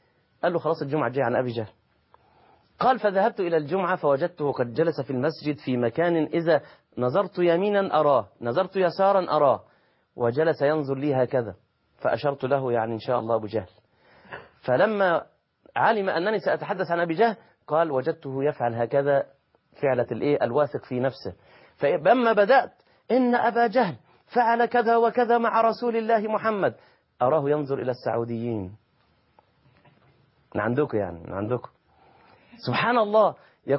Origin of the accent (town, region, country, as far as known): Egypt